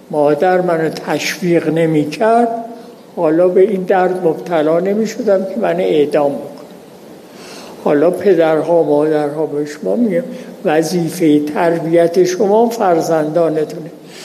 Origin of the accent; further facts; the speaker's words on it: Khorasan, Iran; البته من خودم هم خراسانی هستم